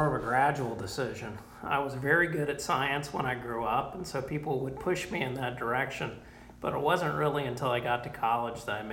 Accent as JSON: {"language": "English", "town": "Atlanta", "region": "Georgia", "country": "United States", "tie": "born or raised there", "said": "I grew up in Atlanta, Georgia, near Chastain Park."}